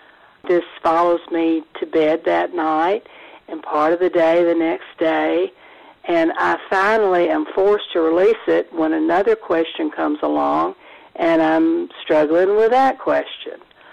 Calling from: Mobile, Alabama, United States; I'm calling from Mobile, Alabama.

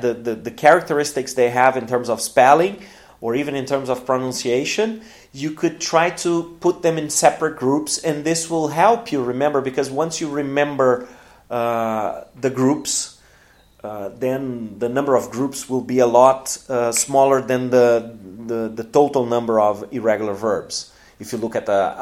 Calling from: Porto Alegre, Rio Grande do Sul, Brazil

